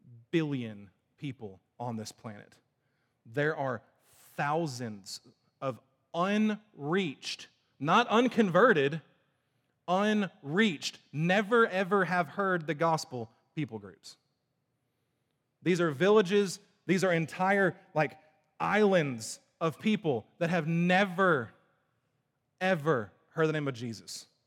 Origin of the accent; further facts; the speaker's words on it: Southern United States, United States; I've been around this church culture, I'm from the South, Bible Belt nonsense my whole life.